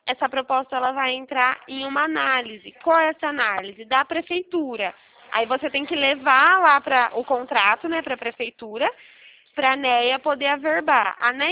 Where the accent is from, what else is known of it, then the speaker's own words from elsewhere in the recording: Araras, São Paulo, Brazil; Eu sou de Araras, interior de São Paulo.